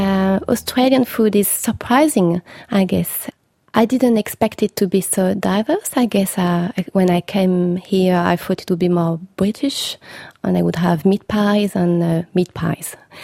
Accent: Bourgogne-Franche-Comté, France; English is a second language; I come from Franche-Comté, which is a region in eastern France, very well known for its cheese, and of course the Comté, which comes from the name of the region.

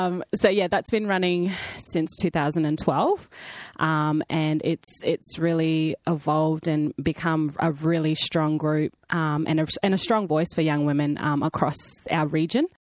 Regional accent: Batchelor, Northern Territory, Australia; also born or lived in Brisbane; I was born in Brizzy, Queenslander, but I grew up in Batcher, a little tiny town. Just outside of Darwin, but yeah, grew up in the territory, so I am a territory girl.

